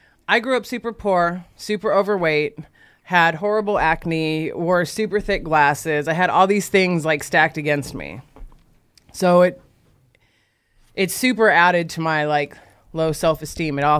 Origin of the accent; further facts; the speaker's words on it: Tacoma, Washington, United States; I'm from Tacoma, Washington.